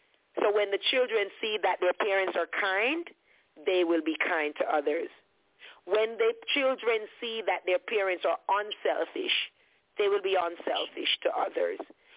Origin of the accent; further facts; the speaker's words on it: Jamaica; I didn't go to an Adventist school growing up in Jamaica.